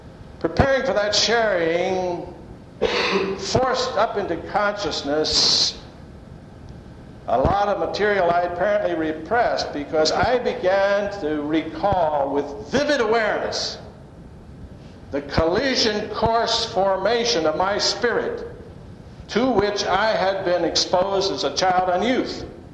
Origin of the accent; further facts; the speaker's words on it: Denton, Maryland, United States; And I grew up in Denton, Maryland in the late 20s and 30s.